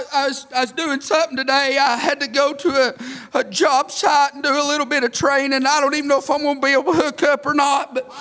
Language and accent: English; United States; I'm thankful I'm an American, thankful for my country